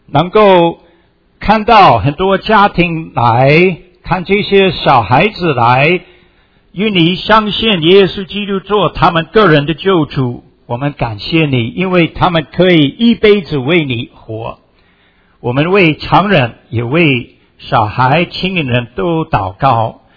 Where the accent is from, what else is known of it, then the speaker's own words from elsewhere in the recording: Pennsylvania, United States; 我老家在宾州，宾州也有一个 Greenville